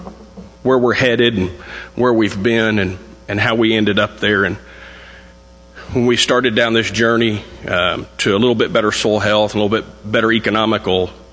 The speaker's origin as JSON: {"language": "English", "town": "Ralls", "region": "Texas", "country": "United States", "said": "I'm a producer from the Rawls area in Crosby County between Rawls and the little community of Cone."}